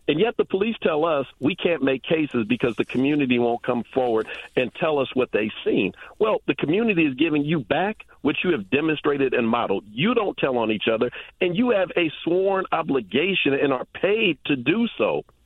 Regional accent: Oakland, California, United States; I grew up in East Oakland, California, and I guarantee you almost any black person in any major city in America can give you similar stories

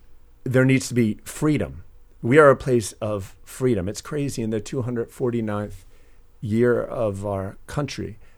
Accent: Delaware, United States; after experiences growing up in Delaware and then living around the world

